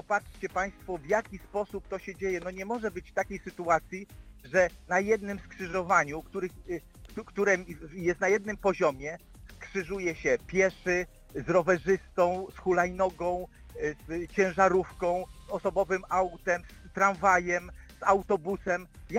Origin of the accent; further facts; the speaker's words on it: Łódź, Łódź Voivodeship, Poland; jestem łodzianinem, mieszkam w Łodzi.